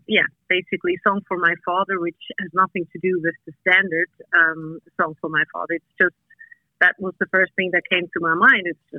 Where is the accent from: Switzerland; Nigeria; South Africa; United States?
Switzerland; Having been on a farm and growing up on a farm together with three siblings, I just say, like, it was definitely not a standard way of growing up in Switzerland because there's not so many farms there.